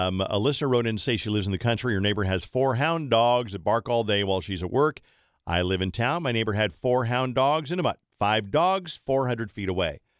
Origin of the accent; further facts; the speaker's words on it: Ohio, United States; Growing up in Ohio, we would have Red Pop floats, like a root beer float, but with Big Red.